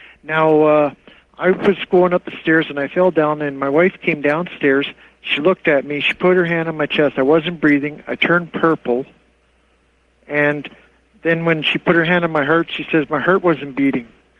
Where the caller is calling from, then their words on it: Dryden, Ontario, Canada; I'm calling from Dryden, Ontario in Canada.